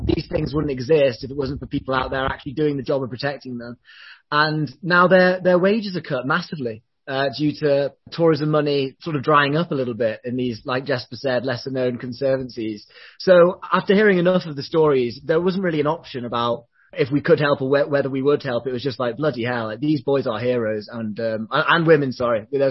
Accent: England, United Kingdom; What makes me know, so I'm English, Brent. I'm not known in these lands.

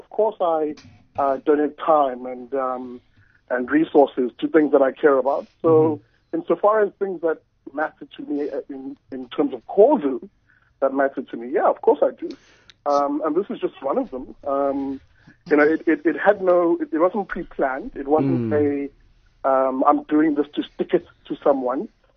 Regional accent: Umlazi, KwaZulu-Natal, South Africa; now in Cape Town, South Africa; So I'm from Umlazi, Durban, and I now live and work in Cape Town after having come down to Cape Town to do my master's

